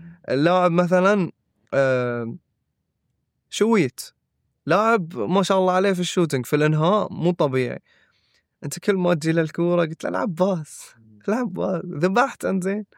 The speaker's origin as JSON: {"language": "Arabic", "country": "Bahrain", "said": "المواهب اللي عندنا في البحرين أغلب الأحيان تبدي منافستها في عمر 9-8 سنوات"}